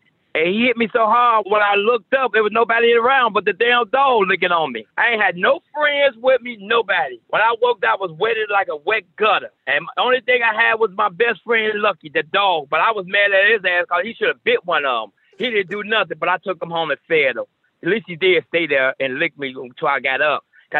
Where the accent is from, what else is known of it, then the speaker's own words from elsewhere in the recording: Alabama, United States; Bo, I come from Alabama. My father was a boxing coach.